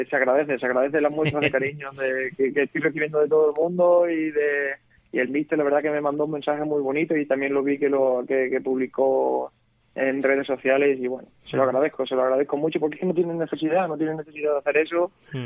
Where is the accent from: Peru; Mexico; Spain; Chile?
Spain; Siruela, Extremadura; now in Badajoz, Spain; yo en Badajoz me siento como en mi casa, aunque yo soy de Siruela, pero al final, los que somos de pueblo